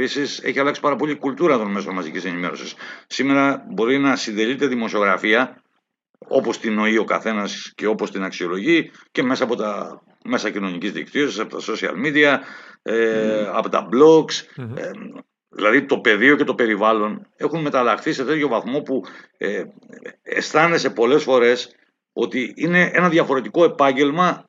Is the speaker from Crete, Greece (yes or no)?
yes; Rethymno, Crete, Greece; Εγώ είμαι από το Ρέθυμνο. Πηγαίνω όσο μπορώ, όποτε μπορώ.